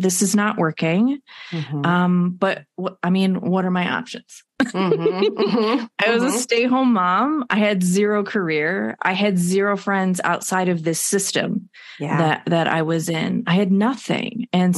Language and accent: English; Muskegon, Michigan, United States; I was. Yeah, I grew up in West Michigan in the Muskegon area.